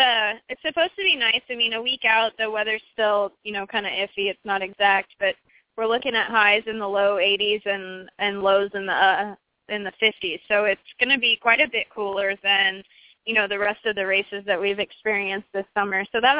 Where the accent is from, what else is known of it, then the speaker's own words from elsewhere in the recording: Texas, United States; So being that that's in my home state, I'd like to do well there.